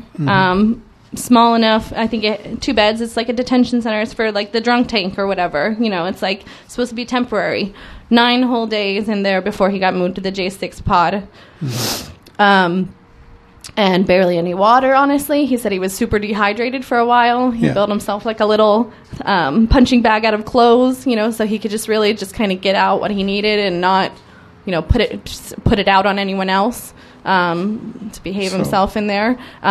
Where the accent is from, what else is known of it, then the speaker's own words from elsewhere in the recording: Pittsburgh, Pennsylvania, United States; I'm from Pittsburgh.